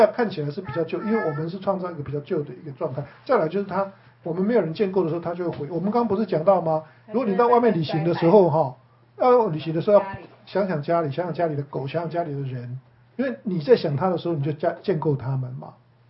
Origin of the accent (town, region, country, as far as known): Taiwan